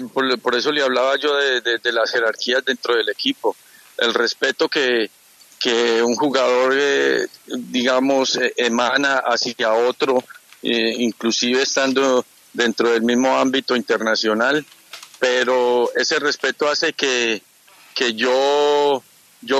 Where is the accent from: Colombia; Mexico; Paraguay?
Colombia; esa satisfacción tan inmensa como colombiano y después como hombre del fútbol